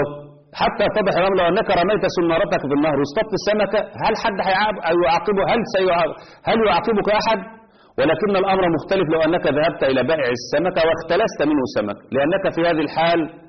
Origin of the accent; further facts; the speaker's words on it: Egypt; وخصوصا عندنا في مصر وخدوه